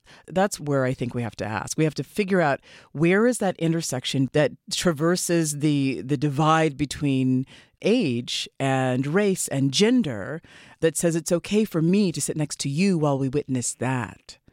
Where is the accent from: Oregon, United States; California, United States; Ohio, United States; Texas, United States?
California, United States; Oakland; I grew up in Oakland.